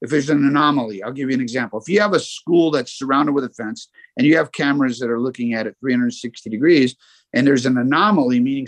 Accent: West Covina, California, United States; Where I grew up in West Covina.

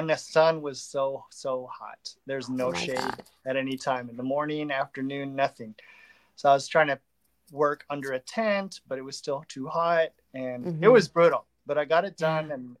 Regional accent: Laredo, Texas, United States; also born or lived in Eagle Pass; I'm Mexican American. Like I was born and raised in Laredo and Eagle Pass, and everybody there speaks a mix of English and Spanish, but I didn't really have anybody to speak with in Boston.

